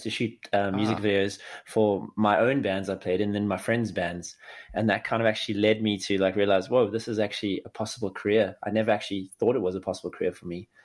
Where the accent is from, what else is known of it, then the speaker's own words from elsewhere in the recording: Johannesburg, Gauteng, South Africa; born there; I was born in Johannesburg